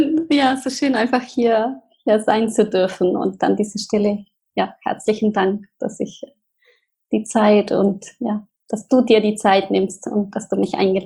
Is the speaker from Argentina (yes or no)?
yes; Argentina; German is a second language; Ich bin in Argentinien geboren, in eine ganz wunderschöne Familie.